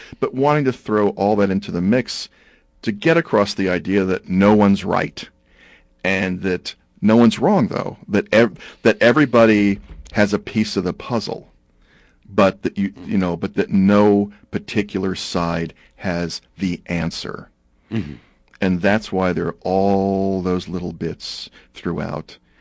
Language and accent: English; Brooklyn, New York, United States; also born or lived in Texas, United States; as a Protestant growing up in Brooklyn and then in Texas